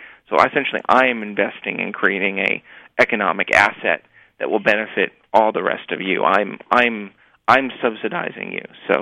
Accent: Los Angeles, California, United States; I found myself in the Bay Area. I'm from Los Angeles, with environmentally minded people

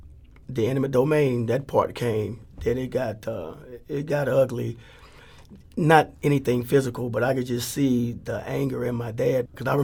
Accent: Kinloch, Missouri, United States; I was born and raised in Kinloch, 8449 Scudder

